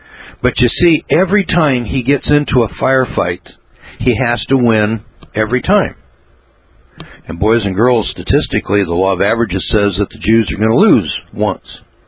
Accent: United States; because I'm an American and I'm one of the guys that's paying the taxes to build all these nukes

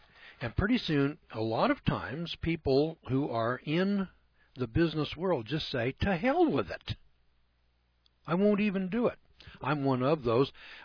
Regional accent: United States; I was very pleased as an American to contribute my portion to the national economy

